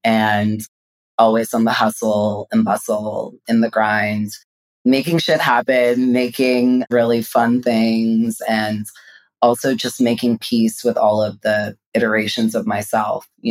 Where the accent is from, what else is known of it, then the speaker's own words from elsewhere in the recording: Queens, New York, United States; growing up in Queens, New York, my parents were from Guyana, South America, and I grew up in a very strong, conservative West Indian household that was very rooted in like culture, religion